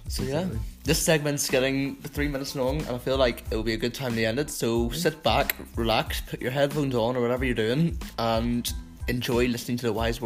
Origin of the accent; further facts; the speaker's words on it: Belfast, Northern Ireland, United Kingdom; now in Stirling, United Kingdom; I am from Belfast in Northern Ireland, so we're both Northern Irish boys.